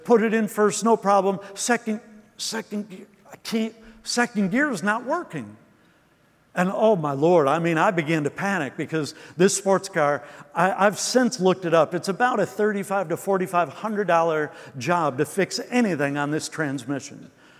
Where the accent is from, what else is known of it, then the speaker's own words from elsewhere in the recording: Detroit, Michigan, United States; Listen, I'm from Detroit. I can say those things.